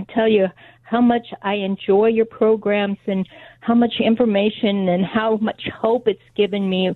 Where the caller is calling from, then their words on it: Nebraska, United States; from Nebraska.